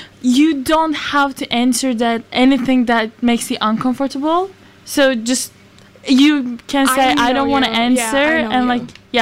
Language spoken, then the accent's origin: English; Turkey; English is a second language; I'm from Turkey.